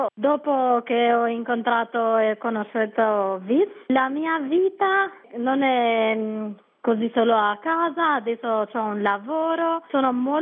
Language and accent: Italian; Kelmend, Shkodër County, Albania; Italian is a second language; io da 2 anni lavoro in ufficio turistico in Tamara, sono da Kelmen.